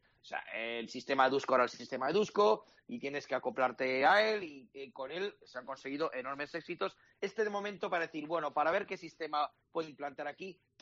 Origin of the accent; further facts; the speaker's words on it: Castilla-La Mancha, Spain; que decimos en mi tierra, ¿no? Sí. En la provincia de Toledo.